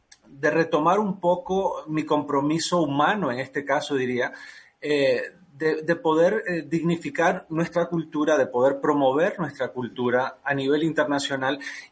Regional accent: United States; born there; I spent 30 years, 30 años en Estados Unidos. ¿Tú te imaginas? Bueno, yo nací en Estados Unidos

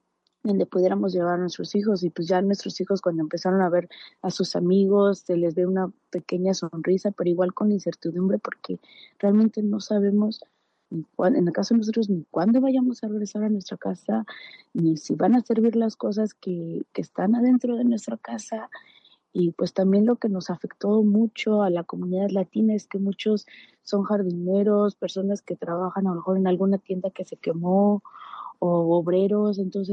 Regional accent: Mexico; now in United States; porque yo como tal pues soy mexicana

